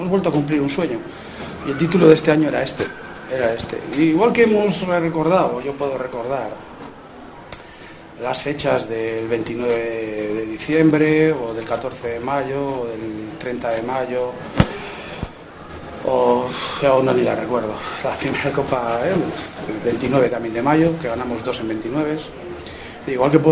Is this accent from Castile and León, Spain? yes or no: yes; Valladolid, Castile and León, Spain; Soy de Valladolid, ¿no? Si soy de Valladolid, hoy nos hemos dado cuenta que es muy importante.